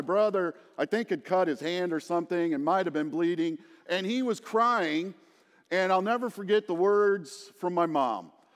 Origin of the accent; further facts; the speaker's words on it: Iowa, United States; That reminded me of a story of my childhood growing up in Iowa.